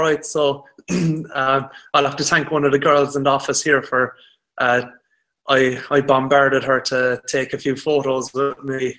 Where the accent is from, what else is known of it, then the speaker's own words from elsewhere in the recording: Skibbereen, County Cork, Ireland; So I'm a rower from Skibbereen and I'm 27 years old.